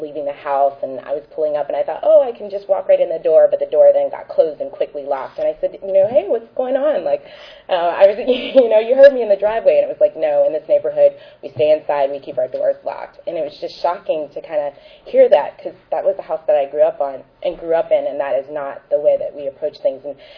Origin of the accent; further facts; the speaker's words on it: Youngstown, Ohio, United States; I'm from Youngstown, Ohio, and when I moved out of Youngstown, a family friend moved into the house there